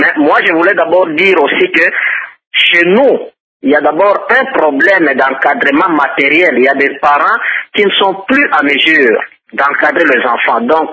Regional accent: DR Congo; chez nous en République démocratique du Congo

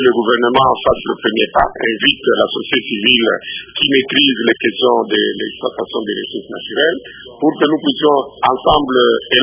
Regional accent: DR Congo; Nous sommes Congolais, nous sommes patriotes, nous aimons bien notre pays.

